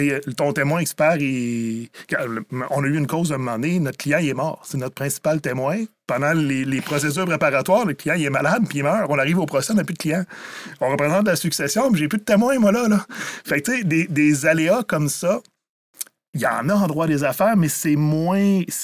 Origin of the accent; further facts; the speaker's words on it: Rivière-du-Loup, Quebec, Canada; Je viens de Rivière-du-Loup.